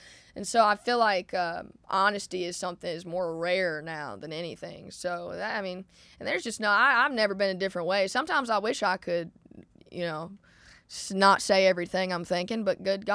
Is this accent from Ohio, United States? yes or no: no; Montgomery, Alabama, United States; I just want to let you know. I was like, I'm from Montgomery.